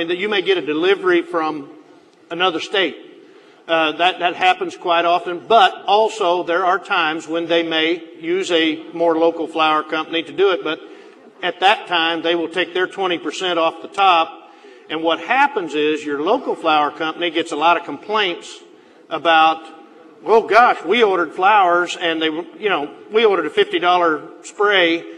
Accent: Nixa, Missouri, United States; Where I lived, my hometown, it had a Nixa phone number, a local number, and it also had a Nixa address.

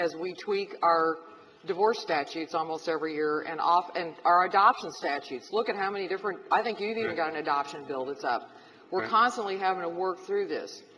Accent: Missouri, United States; You are from the St. Louis side of the state, and I'm from the Kansas City side of the state

